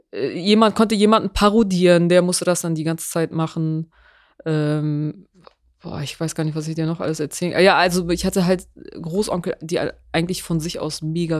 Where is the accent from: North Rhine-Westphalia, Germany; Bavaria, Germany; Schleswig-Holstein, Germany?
Schleswig-Holstein, Germany; Geesthacht; Ich bin in Schleswig-Holstein, Geesthacht groß geworden.